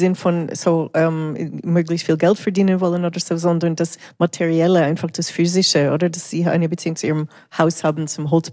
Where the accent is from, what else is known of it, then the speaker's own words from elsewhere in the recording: Canada; now in Switzerland; Ich bin ja in Kanada aufgewachsen und Kanada ist vor allem eine Migrationsgesellschaft.